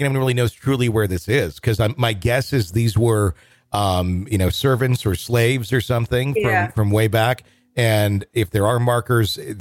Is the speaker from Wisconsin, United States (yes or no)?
yes; Wisconsin, United States; born or raised there; now in Arkansas, United States